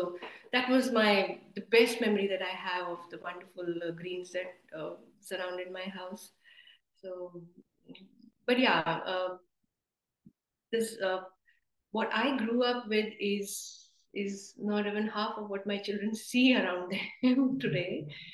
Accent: Durgapur, West Bengal, India; also born or lived in Amritsar / Asansol / Northeast India / Kolkata; So, born in Amritsar, but grew up in the Colliery Belt. We grew up in Durgapur and Asansol, and then the Northeast and Kolkata as well.

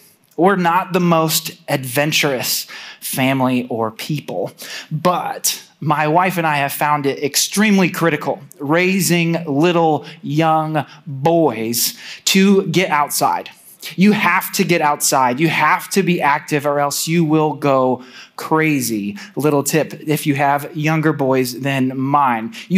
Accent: Noblesville, Indiana, United States; I've been here in this community where I've grown up. I grew up in Noblesville

